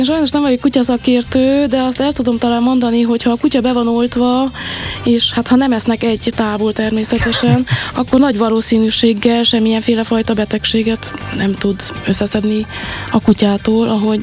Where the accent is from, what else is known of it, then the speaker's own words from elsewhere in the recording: Székely Land, Romania; mi is székely emberek vagyunk.